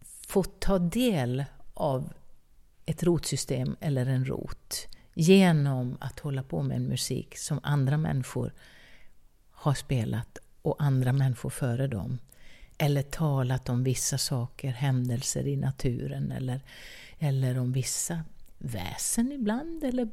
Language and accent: Swedish; Älvdalen, Dalarna County, Sweden; vi har en spelning hemma i Älvdalen